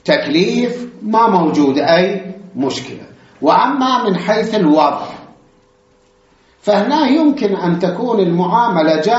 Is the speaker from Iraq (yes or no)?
yes; Iraq; كان عندنا بالعراق